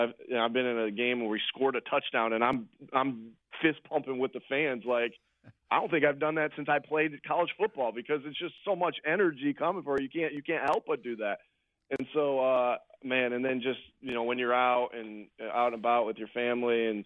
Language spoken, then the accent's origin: English; Jamestown, New York, United States; I grew up in the Jamestown, New York area, Buffalo area